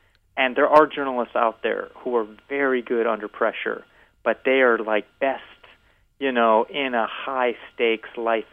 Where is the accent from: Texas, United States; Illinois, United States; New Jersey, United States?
Illinois, United States; Evanston; I grew up in Evanston, Illinois. My dad was a lawyer. I went to a good college.